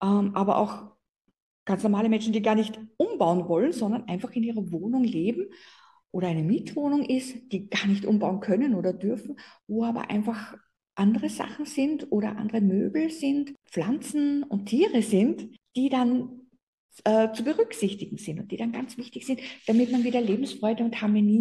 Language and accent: German; Austria; bei uns in Österreich